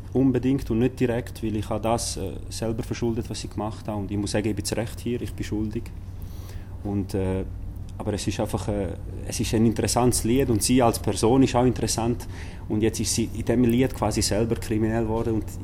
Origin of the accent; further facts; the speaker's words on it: Switzerland; accent: Swiss German, mix of Graubünden and St. Gallen; ich bin in der Schweiz aufgewachsen. Ich bin mit ca. 5 hierher gekommen. Und seit dort bin ich in der Schweiz.